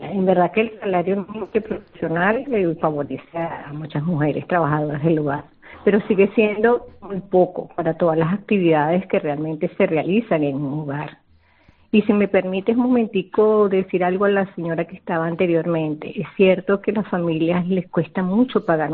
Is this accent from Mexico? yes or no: no; Venezuela; now in Spain; yo vengo de Venezuela